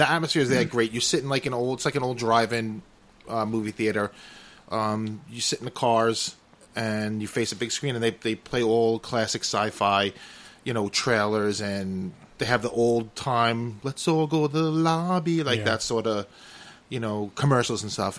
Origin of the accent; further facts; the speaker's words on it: Germany; my home country of Germany